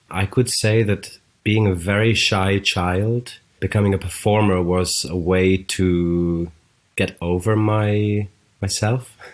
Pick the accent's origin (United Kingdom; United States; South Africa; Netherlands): United Kingdom; Blaen Pennal, Wales; I'm from West Wales, from a very small town named Blaen Pennal, which I'm always so happy to get to name that town.